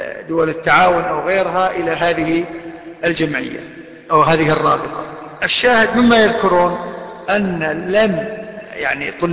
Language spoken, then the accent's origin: Arabic; Kuwait; عميد كلية الشريعة عندنا في الكويت